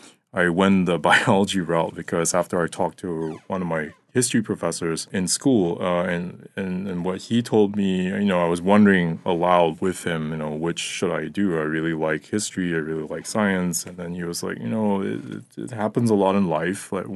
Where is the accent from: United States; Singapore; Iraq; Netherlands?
Singapore; I grew up in Singapore, which is a British colony.